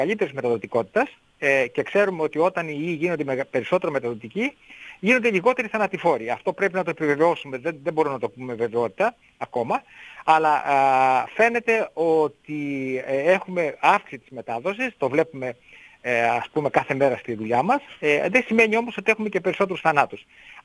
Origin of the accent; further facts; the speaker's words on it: Thessaly, Greece; Κοιτάξτε, κατάγομαι από το Πήλιο